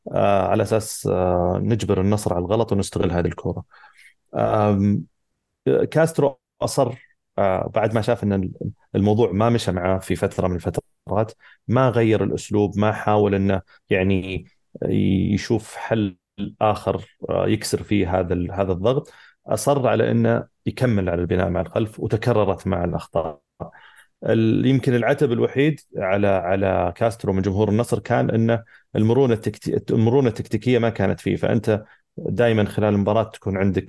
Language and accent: Arabic; Saudi Arabia; احنا مبسوطين اكيد كسعوديين